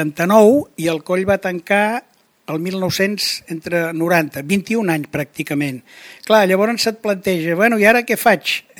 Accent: Sant Pere de Ribes, Catalonia, Spain; also born or lived in Sitges; vaig néixer el 1950, el meu pare de Ribes i la meva mare de Sitges. Jo vaig néixer a Sant Pere de Ribes el 1950. I el 1962, l'any de la nevada, precisament, el desembre, vam venir a viure cap aquí a Sitges.

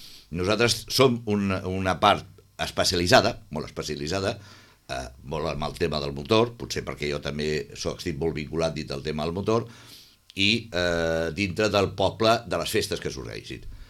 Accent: Sitges, Catalonia, Spain; Jo sempre dic, som catalans i de Sitges.

